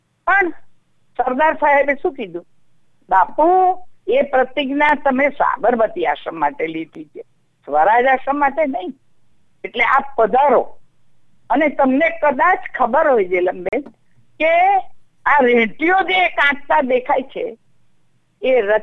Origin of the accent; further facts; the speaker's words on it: Bardoli, Gujarat, India; મારું બાળપણ અહીંયા બારડોલી સ્વરાજ આશ્રમમાં